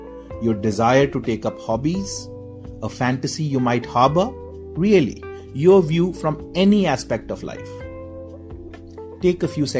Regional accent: Faridabad, Haryana, India; I left Army, came back and joined a job in my hometown of Faridabad with a bakery startup selling bread for 5,000 rupees a month.

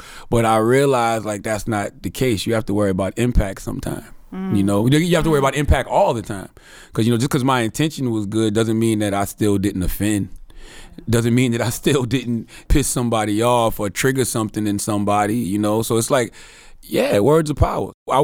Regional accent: South Carolina, United States; So I'm from South Carolina, I'm a Carolinian.

